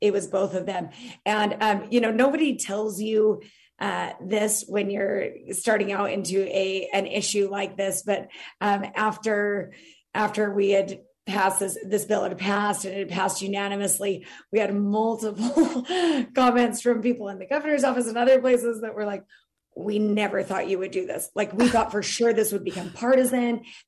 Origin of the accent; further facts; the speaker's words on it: Utah, United States; also born or lived in East Coast; I grew up in Utah, but lived in the East Coast for years where everything was full day kindergarten